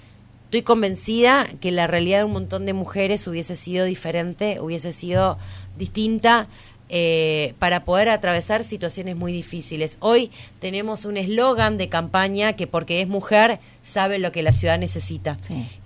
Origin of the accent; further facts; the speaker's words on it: Chaco, Argentina; hemos sentido orgullo de decir que somos chaqueños y chaqueñas.